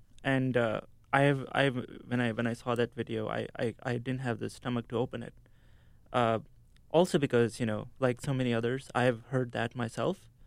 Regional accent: Pakistan; I wait for someone to ask me where I'm from so I can tell them I'm from Pakistan, so that they know that there's a Pakistani who's there amongst them

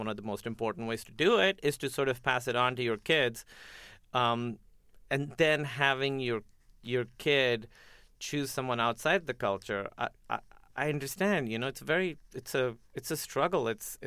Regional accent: Pakistan; Yeah, and I really thought that the people in the movies were doing the wrong thing.

